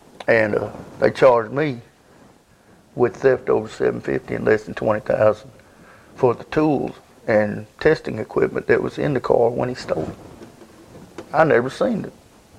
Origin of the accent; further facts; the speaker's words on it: Tyler, Texas, United States; I was born and raised in Tyler.